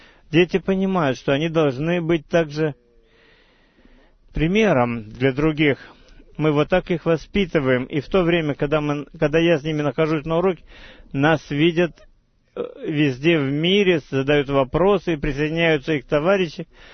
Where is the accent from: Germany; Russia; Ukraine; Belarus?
Russia; Я помню, когда я рос в России, этой замкнутой стране